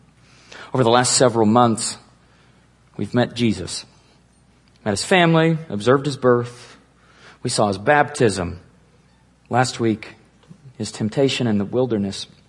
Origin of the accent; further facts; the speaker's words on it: Edmond, Oklahoma, United States; I grew up in Edmond, Oklahoma, a suburb of Oklahoma City. I don't make it back to Oklahoma very often